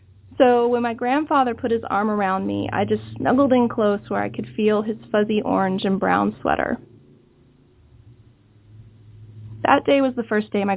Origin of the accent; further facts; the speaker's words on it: Oklahoma, United States; I was a middle-class kid growing up in Oklahoma with an acre out the back door